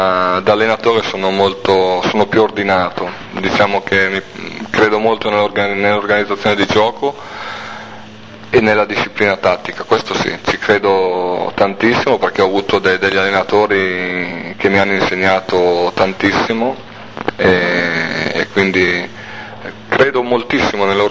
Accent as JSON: {"language": "Italian", "town": "Tortona", "region": "Piedmont", "country": "Italy", "tie": "born there", "said": "Tortona dove sono nato e Sale dove vivo, ma io sono nato a Tortona."}